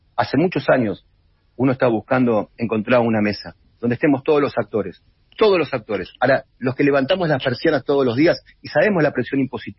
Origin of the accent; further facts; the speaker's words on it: Argentina; Somos los argentinos, los 47 millones.